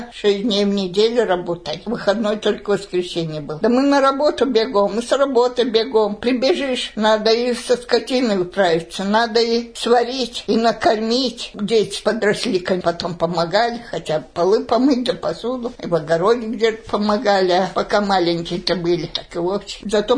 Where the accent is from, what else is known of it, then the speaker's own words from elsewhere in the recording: Zelenets, Ulyanovsk Oblast, Russia; born there; Я родилась очень далеко, в Ульяновской области, Теренгульский район, село Зеленец.